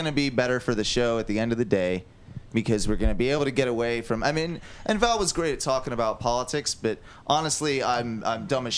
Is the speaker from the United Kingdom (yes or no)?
yes; United Kingdom; now in United States; I'm a British immigrant